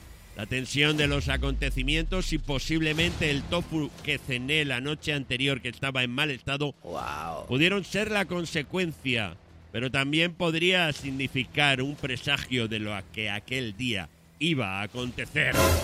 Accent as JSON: {"language": "Spanish", "country": "Spain", "said": "Y eso que soy español."}